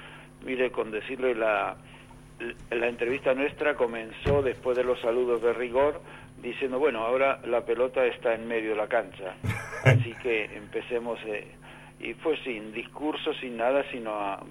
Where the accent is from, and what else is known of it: Argentina